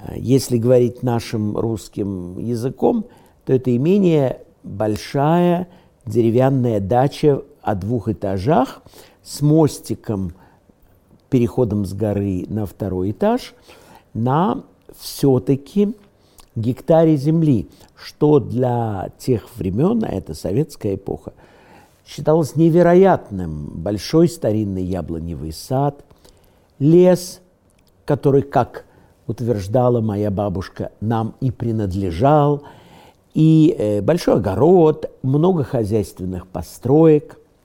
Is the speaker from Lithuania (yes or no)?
yes; Vilnius County, Lithuania; also born or lived in Moscow; меня уже отвезли из Москвы, где я родился, в Литву, в старинное имение, которое принадлежало предкам моей семьи по материнской линии, в имение Кривой Погурок, которое находится под Вильнюсом